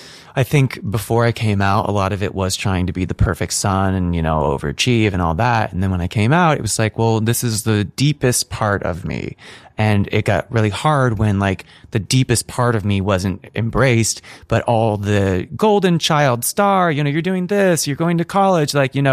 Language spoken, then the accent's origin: English; California, United States; I grew up north of San Francisco. I went to a Catholic school in the city, so I always just say I'm from San Francisco because I was there when it was cool